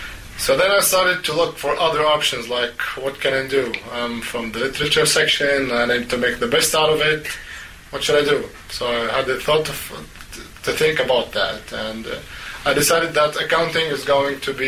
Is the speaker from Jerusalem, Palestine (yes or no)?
no; Bethlehem, West Bank, Palestine; Okay, well, I'm from Bethlehem, Palestine, and Palestine as a country is a unique place because it has four geographical regions